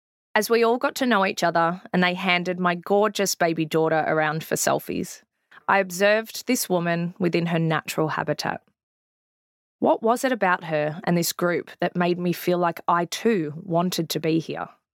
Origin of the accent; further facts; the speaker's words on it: Melbourne, Victoria, Australia; with most of my childhood spent growing up in Melbourne, the heart of AFL